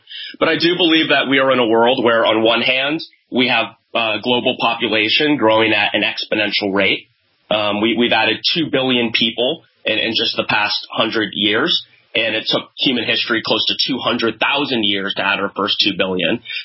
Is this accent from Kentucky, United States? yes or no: no; California, United States; I grew up in Silicon Valley, and as you mentioned, I am a younger guy, just 27 years old.